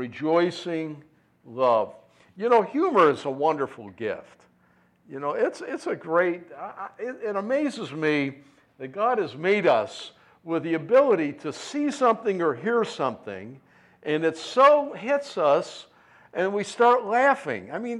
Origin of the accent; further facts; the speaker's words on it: Buffalo, New York, United States; I'm from Buffalo. We haven't been able to say that much in about 15 years now.